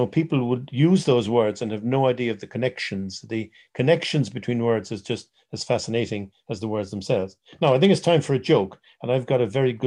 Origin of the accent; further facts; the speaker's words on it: Ireland; And of course, being Irish, there are very few Irish words in the English language.